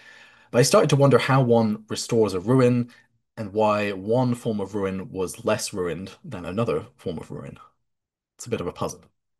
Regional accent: United Kingdom; So in my family, growing up in the United Kingdom, holiday usually meant that we were visiting a historical site.

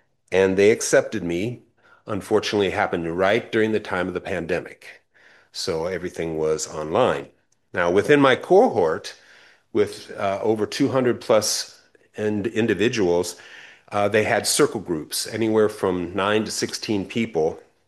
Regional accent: Ohio, United States; But they also found out I'm from Ohio, so they accepted me.

